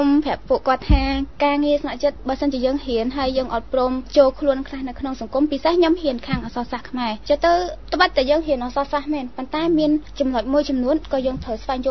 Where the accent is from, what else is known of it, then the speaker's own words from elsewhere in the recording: Tboung Khmum, Cambodia; ានៅខាងខេត្តត្បូងឃ្មុំបង